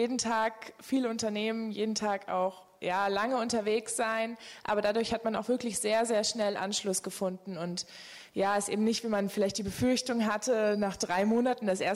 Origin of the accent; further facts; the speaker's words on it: Wetzlar, Hesse, Germany; bin 18 Jahre alt und studiere zusammen mit Lukas Psychologie. Wir haben zusammen angefangen, also bin ich auch im 3. Semester und ich komme ursprünglich aus Wetzlar in Mittelhessen, falls das jemand kennt.